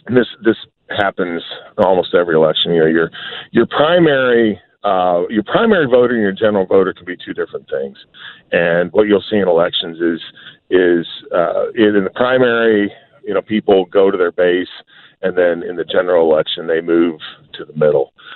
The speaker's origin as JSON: {"language": "English", "region": "Missouri", "country": "United States", "tie": "born or raised there", "said": "As I said, I grew up near Hannibal, Missouri."}